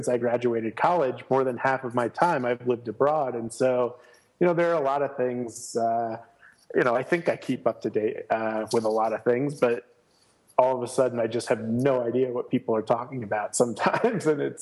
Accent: New Jersey, United States; It's growing up in New Jersey and going to school in Virginia, I certainly never thought that dengue would have any real effect on anything

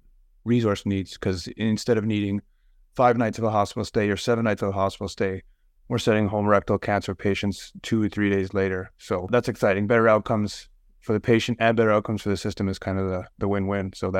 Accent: Edmonton, Alberta, Canada; I was hoping to come back to Edmonton because I'm from Edmonton and we have a lot of community here.

